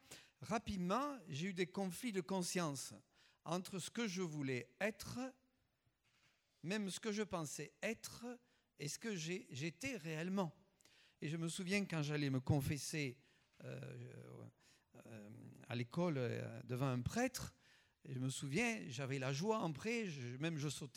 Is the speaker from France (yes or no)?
yes; Toulouse, Occitanie, France; born there; also born or lived in Cazes; Je suis né à Toulouse, et puis j'ai fait des études d'architecture ici à Toulouse. Mais avant, j'habitais Cazes dans le Tarn.